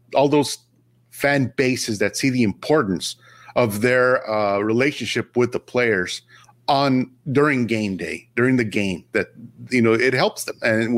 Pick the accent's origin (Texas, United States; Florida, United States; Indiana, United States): Texas, United States; El Paso; now in Austin, United States; A lot of us, I'm not from here. I'm from El Paso, Texas. So I've been here 15 years now